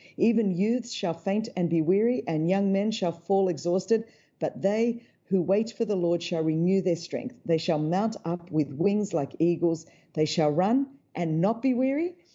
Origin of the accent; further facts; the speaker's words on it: Sydney, New South Wales, Australia; I was born in Sydney, Australia. It's a beautiful city.